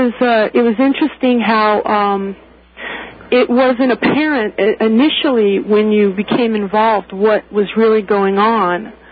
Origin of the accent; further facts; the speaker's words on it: Los Angeles, California, United States; born there; I was born in Los Angeles, and I went to UCLA and the University of California at Santa Barbara